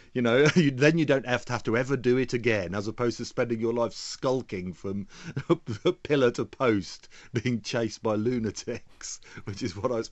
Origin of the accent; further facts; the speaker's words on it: England, United Kingdom; when I was growing up in England, your class was an absolutely defining factor of who you were.